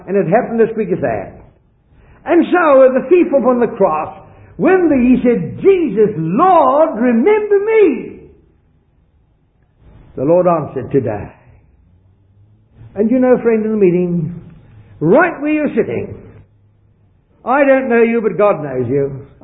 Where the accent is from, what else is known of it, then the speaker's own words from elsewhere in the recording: South Africa; born there; I was born back in South Africa, way in the southern tip of Africa. And I was born of a Roman Catholic mother and an Anglican father.